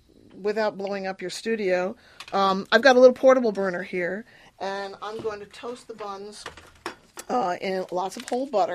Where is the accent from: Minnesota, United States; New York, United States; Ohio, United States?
New York, United States; also born or lived in Maine; I lived in Maine for many years. They don't have good buns up there, you know. But I grew up in New York, and I remembered Pepperidge Farm.